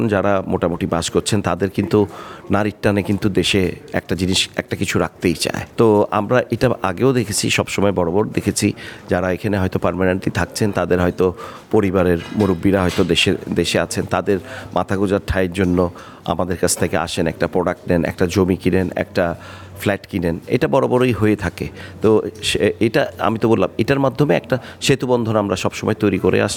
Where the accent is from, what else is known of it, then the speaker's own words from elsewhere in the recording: Bangladesh; আমরা যেহেতু বাংলাদেশ থেকে এসেছি, আপনাদের সুদূর অস্ট্রেলিয়ায় এসেছি